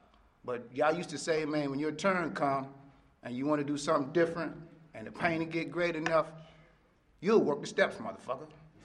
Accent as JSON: {"language": "English", "town": "Washington", "region": "District of Columbia", "country": "United States", "tie": "born or raised there", "also_born_or_lived": "Maryland", "lives_now": "Delaware, United States", "said": "But actually, I'm from the Potomac area of Maryland. I was raised in Washington, D.C."}